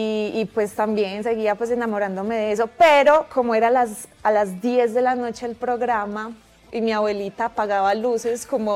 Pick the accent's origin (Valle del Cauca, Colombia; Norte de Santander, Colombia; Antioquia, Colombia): Antioquia, Colombia; Yarumal; porque en mi pueblo no